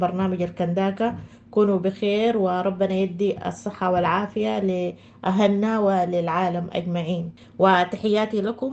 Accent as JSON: {"language": "Arabic", "country": "Sudan", "said": "بلدنا السودان"}